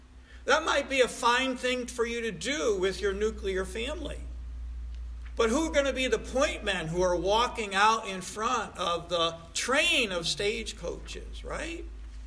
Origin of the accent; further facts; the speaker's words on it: Troy, New York, United States; when I grew up in South Troy, St. Joseph's had a school, and so did St. Anthony's, and so did St. Mary's